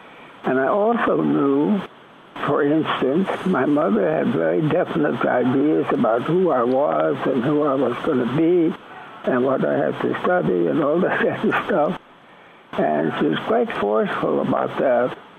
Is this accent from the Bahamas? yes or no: no; Indonesia; Well, I grew up in Sumatra. I don't know how much geography people know, but Sumatra is a very large country.